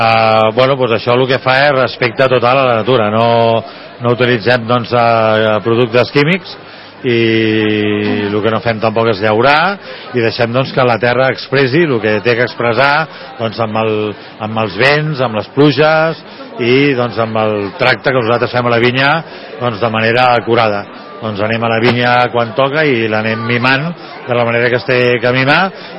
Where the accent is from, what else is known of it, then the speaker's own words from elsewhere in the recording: Cabrils, Catalonia, Spain; nosaltres som de Cabrils